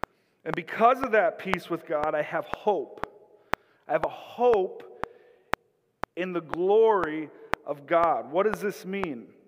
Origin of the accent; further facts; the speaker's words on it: Minnesota, United States; Let me tell you, again, I'm a Minnesotan through and through.